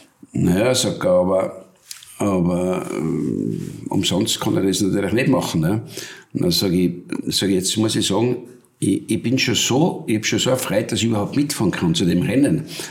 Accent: Wörgl, Tyrol, Austria; ja bei Wörgl, über Hennersberg haben wir überall Bergrennen gehabt und ich bin da heute halt immer als kleiner Junge auf die Bäume drum gesetzt

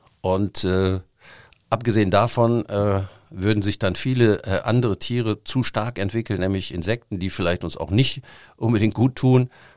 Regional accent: Duisburg, North Rhine-Westphalia, Germany; now in Cologne, Germany; ich komme ja nicht aus Köln, ich hätte fast gesagt leider, also ich komme aus Duisburg, also auch am Rhein.

